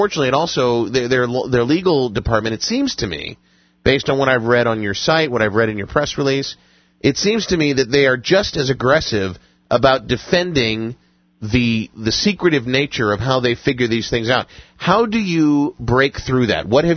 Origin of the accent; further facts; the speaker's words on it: Cleveland, Ohio, United States; Because of Meineke and from the fact that I grew up in Cleveland.